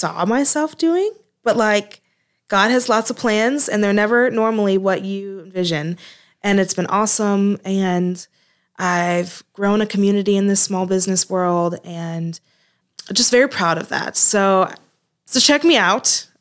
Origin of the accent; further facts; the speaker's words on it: Fort Lauderdale, Florida, United States; So I am originally from Florida, Fort Lauderdale specifically. Grew up there, born and raised.